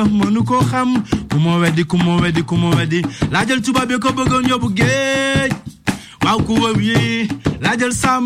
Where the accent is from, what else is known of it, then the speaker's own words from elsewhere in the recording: Dakar, Senegal; je suis né à Dakar, j'ai grandi à Dakar.